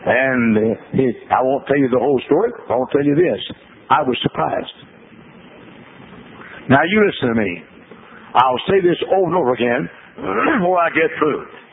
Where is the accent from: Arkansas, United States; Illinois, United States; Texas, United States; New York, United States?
Texas, United States; Dallas; I was preaching a revival meeting at the Westmoreland Heights Baptist Church in Dallas, Texas, my hometown.